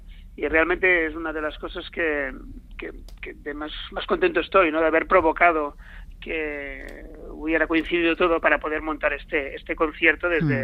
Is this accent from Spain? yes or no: yes; Barcelona, Catalonia, Spain; Nosotros somos de Barcelona y no, nadie en la escuela, en ninguna parte se nos había contado esto.